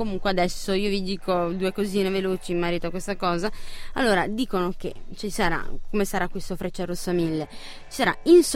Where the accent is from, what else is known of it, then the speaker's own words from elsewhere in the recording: Naples, Campania, Italy; Sono napoletana, la buona napoletana mi viene spontaneo